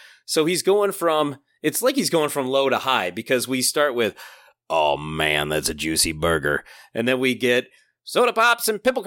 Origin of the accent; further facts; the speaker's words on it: Midwest, United States; now in Western US; And of course, I'm from the Midwest. So in those two parts of the world, Northeast and Midwest, I always heard pop growing up.